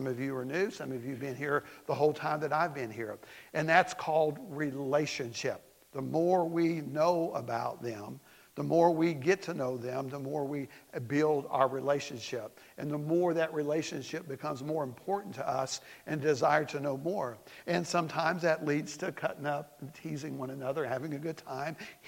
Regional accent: Tennessee, United States; I'm just going to do that because I'm from Tennessee.

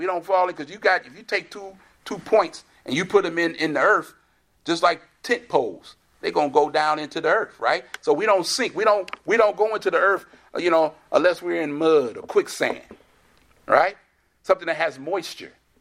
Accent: Chicago, Illinois, United States; when I grew up in Chicago, all the high-rise buildings in Chicago, the maintenance man lived in the building.

